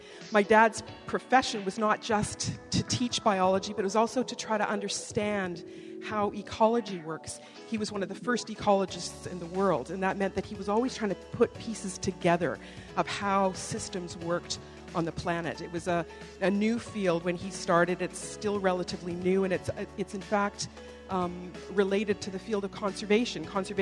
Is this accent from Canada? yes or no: yes; Canada; I'm a journalist from Canada, and I write about science issues